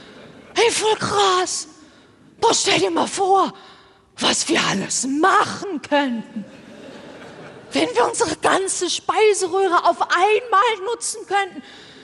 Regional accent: North Rhine-Westphalia, Germany; Ich komme aus Westfalen.

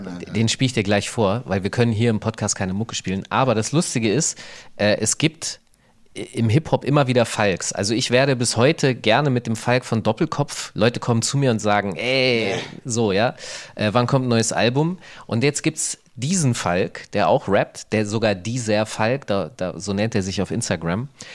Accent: Hanover, Lower Saxony, Germany; Außerdem komme ich aus Hannover, der Lieblingsstadt

